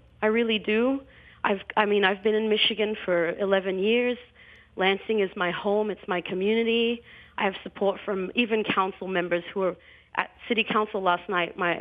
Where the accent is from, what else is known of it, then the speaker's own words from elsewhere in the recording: Somalia; I'm a black woman. I'm from the Somalia.